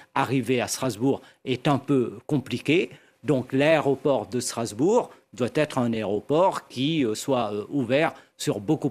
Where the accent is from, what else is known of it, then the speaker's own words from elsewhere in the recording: Réunion; Je suis très inquiet en tant que réunionnais